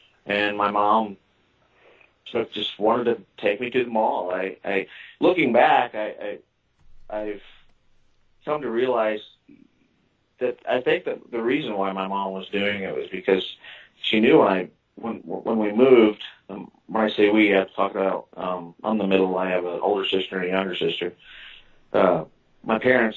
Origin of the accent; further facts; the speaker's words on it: Illinois, United States; now in Phoenix, United States; I'm from the Midwest. I'm from a small little town in southern Illinois. You might be able to tell by my accent a little bit. It seems to stick with me. So that's where I was born and raised, and I currently reside in Phoenix, Arizona.